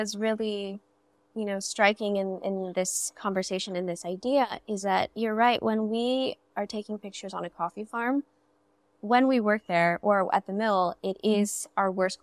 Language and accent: English; India; No, I'm not Kenyan. I don't want to be a Kenyan coffee. I'm an Indian producer.